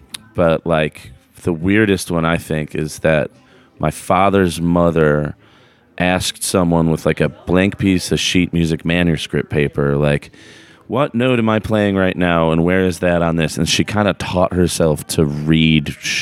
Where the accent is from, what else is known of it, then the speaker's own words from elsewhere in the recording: Buffalo, New York, United States; I'm a child of the 80s. I'm right on the cusp of Gen X and Millennial. We call each other the Goonies. I'm from the suburbs of Buffalo, New York.